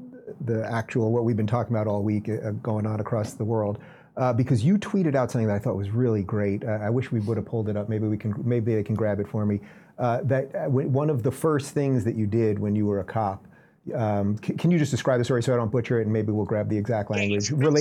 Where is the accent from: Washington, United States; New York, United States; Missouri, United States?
New York, United States; That's my hometown county.